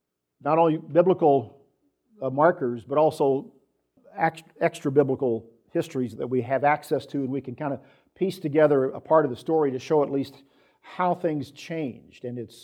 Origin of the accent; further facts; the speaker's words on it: Missouri, United States; he'd go out to the German community near where I grew up in Missouri